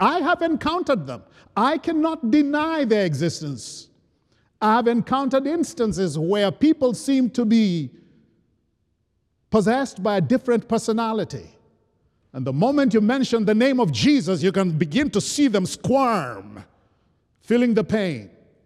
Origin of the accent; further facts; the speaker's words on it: Kenya; we had gone to one of the rural parts of my home country, Kenya